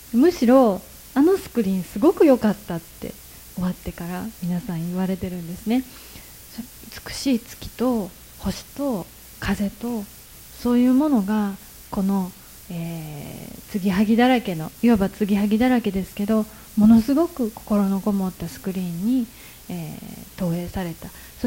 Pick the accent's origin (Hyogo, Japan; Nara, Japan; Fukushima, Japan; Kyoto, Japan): Nara, Japan; 私は奈良で生まれて育って